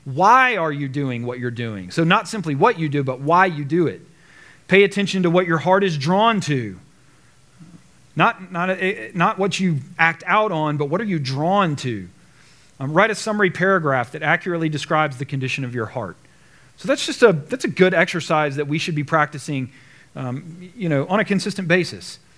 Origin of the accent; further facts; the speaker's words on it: the South, United States; I grew up in the South, so I'm picturing my mom like with fried chicken on the counter